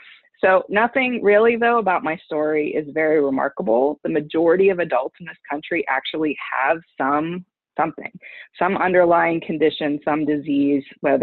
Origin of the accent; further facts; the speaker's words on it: Johnstown, Pennsylvania, United States; I am one of those ordinary working class Pennsylvanians. I grew up in Johnstown. The daughter of a steel worker and a homemaker.